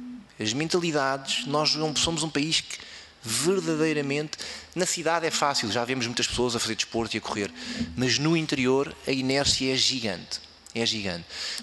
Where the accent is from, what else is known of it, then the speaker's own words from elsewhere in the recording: Portugal; como português